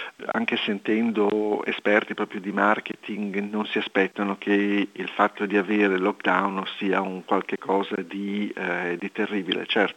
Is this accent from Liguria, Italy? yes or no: yes; Liguria, Italy; individualmente da ligure dico evviva